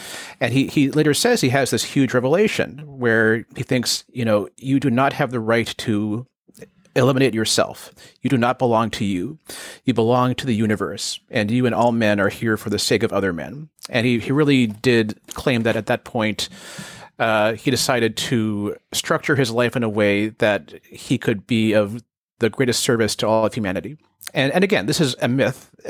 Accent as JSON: {"language": "English", "region": "California", "country": "United States", "tie": "born or raised there", "said": "So I grew up in the Bay Area, and I discovered him through the Whole Earth Catalog"}